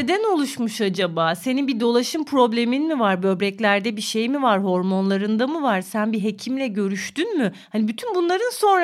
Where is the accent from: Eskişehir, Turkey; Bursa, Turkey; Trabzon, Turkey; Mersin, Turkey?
Mersin, Turkey; accent: Çukurova; ben Çukurova kızıyım. Benim dedem Antakyalı, babam Adanalı, annem Tarsuslu, ben Mersin'de doğdum büyüdüm. Nilay'cığım biz E'leri açık söyleriz. Benzer deriz, benzin deriz.